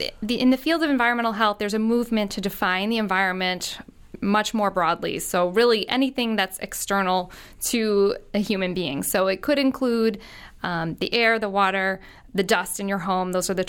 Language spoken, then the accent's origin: English; New York, United States; Well, I grew up in Long Island, New York, just across the sound here.